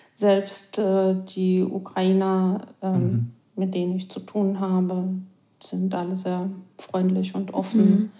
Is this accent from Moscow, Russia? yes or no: yes; Moscow, Russia; now in Berlin, Germany; Nein, ich bin in Moskau aufgewachsen. Und ich bin gewohnt, dass die Straßen groß und breit sind.